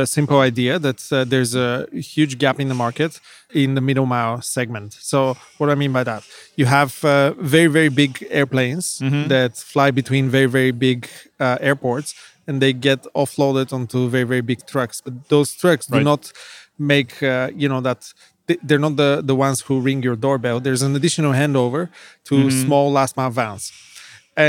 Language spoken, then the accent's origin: English; Bulgaria; English is a second language; growing up in Bulgaria, we always had this chip on the shoulder that we're on the periphery of Europe